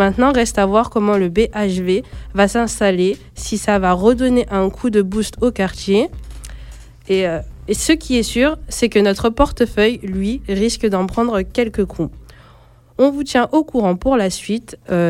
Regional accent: Grenoble, Auvergne-Rhône-Alpes, France; Enfin, chez nous plutôt, vu que je suis grenobloise.

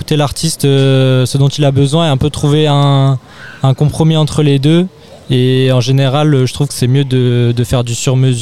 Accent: Grenoble, Auvergne-Rhône-Alpes, France; il a vu après que je venais de Grenoble

